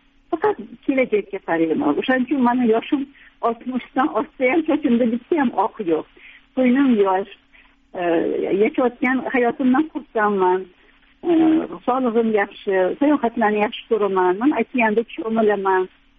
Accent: Tashkent, Uzbekistan; Men Toshkentliman, Toshkentda tug'ilganman, Labzak mahallasida, ziyoli oilada, ota-onam Nizomiy nomli Toshkent davlat pedagogika institutida dars berishardi.

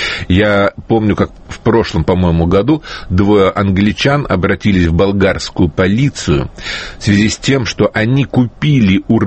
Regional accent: Russia; определили, что я не англичанин, спросили, вы откуда, я говорю, из России

